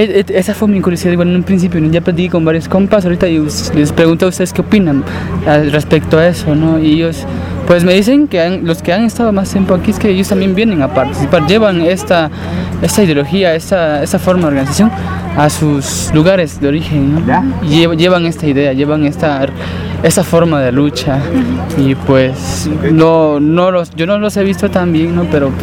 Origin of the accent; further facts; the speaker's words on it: Oaxaca, Mexico; Venimos de la comunidad del Istmo de Tehuantepec, Chitán, queda en Oaxaca.